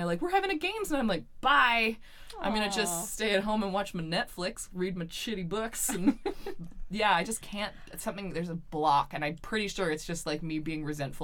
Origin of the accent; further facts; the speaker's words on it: North Delta, British Columbia, Canada; But I grew up in North Delta, and I did not want to take the 312 or the 319.